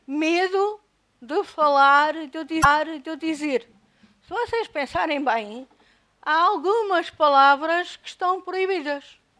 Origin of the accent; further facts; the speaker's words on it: Alentejo, Portugal; e as pessoas, no meu Alentejo, por exemplo, de onde eu sou